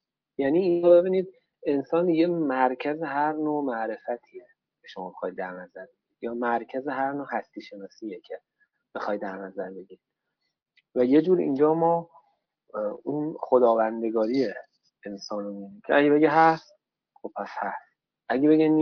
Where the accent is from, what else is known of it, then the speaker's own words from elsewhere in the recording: Iran; خب میگم که ما به عنوان یک ایرانی